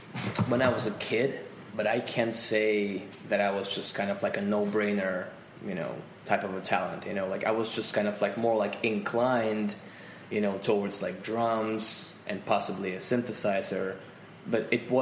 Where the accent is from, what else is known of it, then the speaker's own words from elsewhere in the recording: Volgograd, Volgograd Oblast, Russia; English is a second language; I'm from Volgograd.